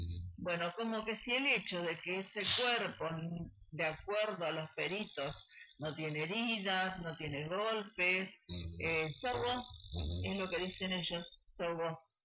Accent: Argentina; quiero saber, como ciudadana argentina, qué es lo que ocurrió

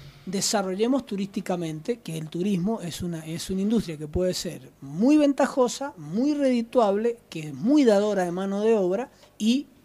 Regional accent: Argentina; cuestiones que como argentinos tenemos que ir creciendo

